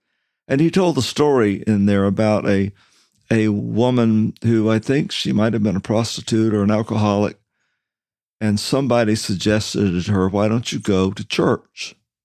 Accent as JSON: {"language": "English", "region": "the South", "country": "United States", "tie": "born or raised there", "also_born_or_lived": "New England", "said": "And I should have known better because I grew up in the South. Cooks in the South love self-rising flour."}